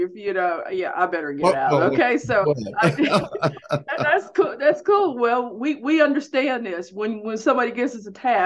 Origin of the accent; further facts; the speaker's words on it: Pittsburgh, Pennsylvania, United States; I am from Pittsburgh, Pennsylvania.